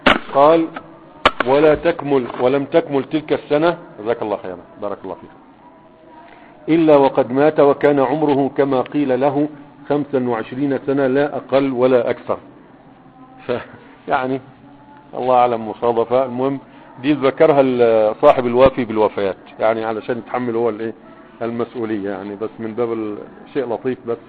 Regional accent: Egypt; لكنه كتاب مشهور عندنا في مصر

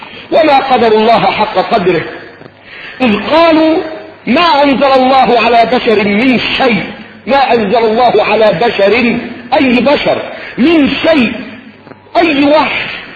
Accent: Cairo, Cairo Governorate, Egypt; ما علاقتنا نحن أبناء القاهرة المعز في فجر القرن الخامس عشر؟

